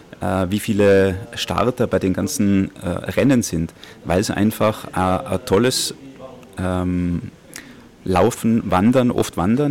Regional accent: Tyrol, Austria; ich komme aus Tirol, ich sehe das in unseren Tälern und im Umfeld

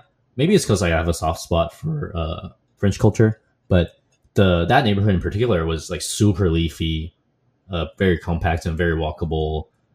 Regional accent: Taipei, Taiwan; favorites are Taipei, which I'm like very biased because of personal experience, or because it's like my hometown.

